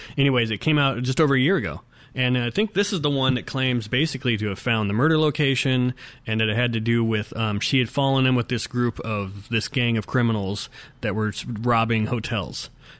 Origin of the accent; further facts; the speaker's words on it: Fullerton, California, United States; I'm from Orange County. I grew up in Fullerton. I could see the Disney fireworks from my bedroom window at night, sometimes out in the distance.